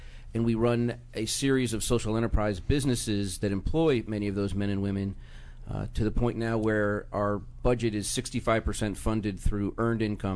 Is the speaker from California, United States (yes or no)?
no; Potomac, Maryland, United States; also born or lived in Washington, D.C.; I was born at Georgetown Hospital. I grew up out in Potomac, Maryland. I've lived in D.C., Maryland, and now in Virginia for the last 20 years.